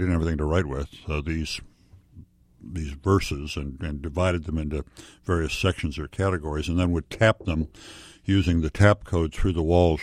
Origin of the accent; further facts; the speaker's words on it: Chicago, Illinois, United States; I'm from Chicago area.